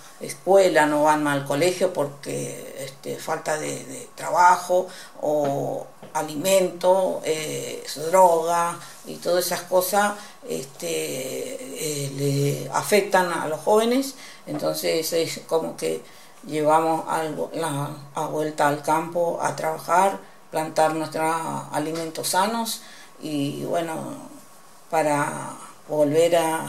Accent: Buenos Aires Province, Argentina; también traigo cosas para contarle de allá, de nuestra provincia, de Buenos Aires.

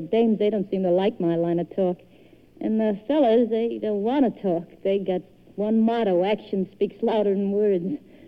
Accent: Hardin, Minnesota, United States; I come from Hardin, Minnesota. Every Sunday morning, my old lady, she had a romantic nature. She dragged me and the whole family to the Hardin Park to look at the scenery.

